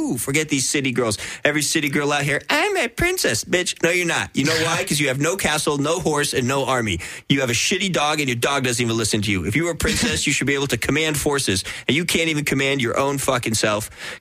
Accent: Seattle, Washington, United States; I'm from Seattle, so Costco's is from Seattle.

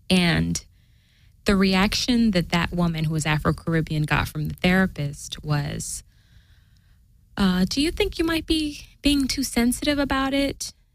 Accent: Portland, Oregon, United States; And I say, well, I was raised in Portland, Oregon. And I was also born there.

